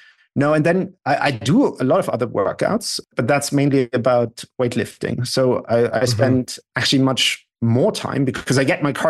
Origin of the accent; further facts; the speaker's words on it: Germany; accent: German; my German accent would instantly create trust and greater acceptance that the numbers must be right